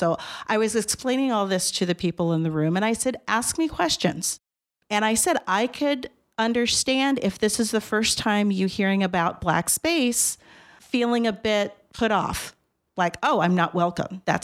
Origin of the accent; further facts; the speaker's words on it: Los Angeles, California, United States; also born or lived in Bay Area / Reno; now in Humboldt County, United States; I grew up in Los Angeles and then in the Bay Area, and then we lived in Reno for about 20 years.